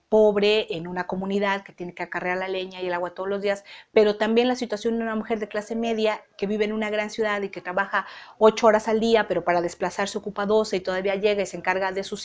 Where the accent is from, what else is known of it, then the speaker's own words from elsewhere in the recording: Mexico; un despertar que tenemos que hacer como mexicanos y mexicanas